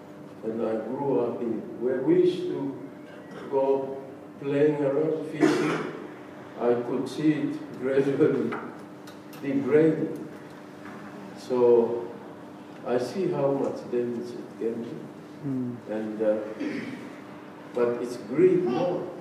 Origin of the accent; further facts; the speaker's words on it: Bougainville, Papua New Guinea; I'm from Bougainville